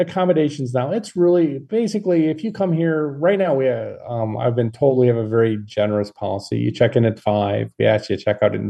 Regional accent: Midwest, United States; accent: Midwest; horror. There's my Midwest accent coming through.

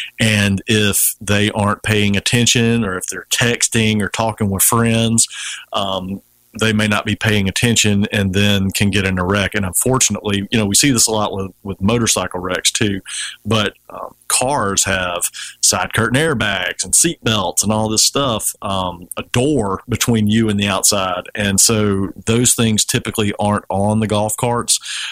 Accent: Satsuma, United States; I grew up in Satsuma

